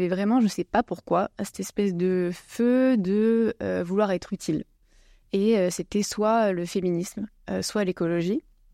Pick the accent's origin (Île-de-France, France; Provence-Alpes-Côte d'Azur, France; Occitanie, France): Occitanie, France; Montpellier; j'ai 27 ans, je viens de Montpellier.